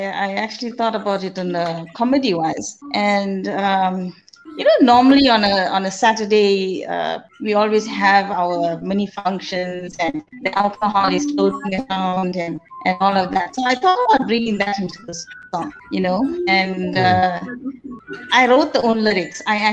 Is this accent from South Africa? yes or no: yes; South Africa; from South Africa. I am 49 years old, and music runs in our family.